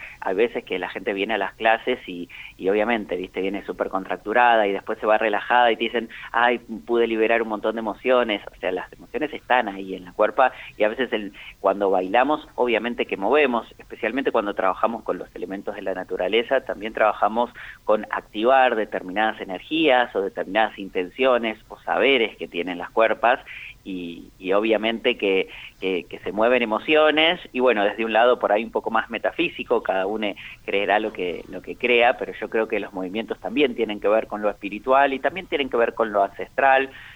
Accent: Buenos Aires, Argentina; Yo soy de Buenos Aires

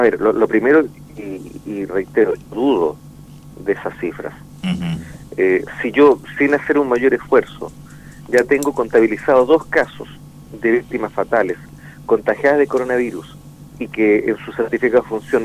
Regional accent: Chile; nosotros anunciamos con mucho orgullo, nosotros como chilenos, la cantidad de recuperados

